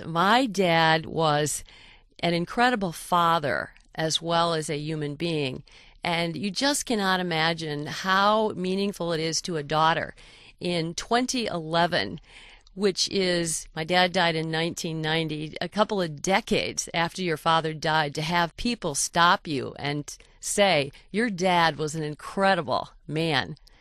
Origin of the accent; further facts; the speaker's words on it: Michigan, United States; I was a graduate of the University of Michigan. You know, these are my hometown teams.